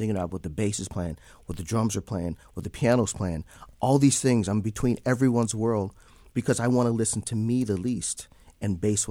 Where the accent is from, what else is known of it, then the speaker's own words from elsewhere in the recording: Florida, United States; also born or lived in Chicago; I grew up in the in Florida area and then moved to Chicago